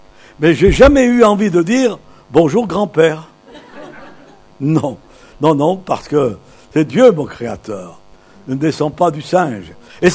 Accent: Lyon, Auvergne-Rhône-Alpes, France; Vous savez, avec mon épouse, nous sommes d'origine lyonnaise. Nous sommes des Gones. À Lyon, nous avons un parc magnifique

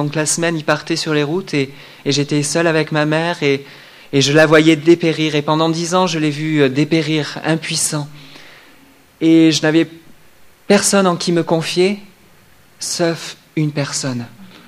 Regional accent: Brive-la-Gaillarde, Nouvelle-Aquitaine, France; je viens de Brive. J'ai grandi dans une famille chrétienne

